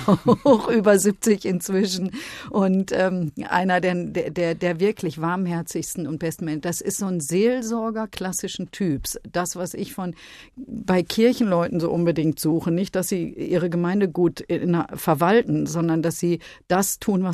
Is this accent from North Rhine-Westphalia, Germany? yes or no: yes; Münster, North Rhine-Westphalia, Germany; meine Heimatstadt Münster unter Deutschlands schönen Städten eine der schönsten ist.